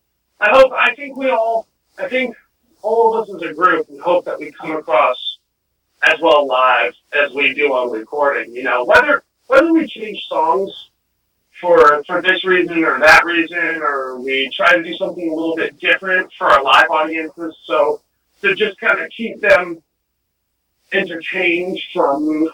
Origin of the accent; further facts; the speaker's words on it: Brooklyn, New York, United States; It's all done in Brooklyn. and that's where we're from. We're from Brooklyn